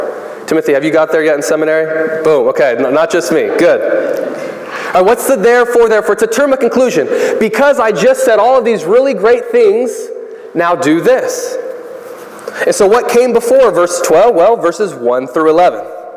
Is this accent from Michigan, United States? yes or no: no; New York, United States; I'm from New York. We have good pizza in New York.